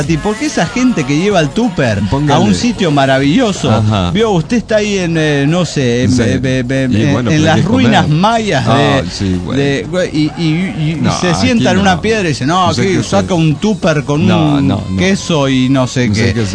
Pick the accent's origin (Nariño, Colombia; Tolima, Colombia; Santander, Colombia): Nariño, Colombia; Pasto; a venir a mi tierra pastusa, Pasto.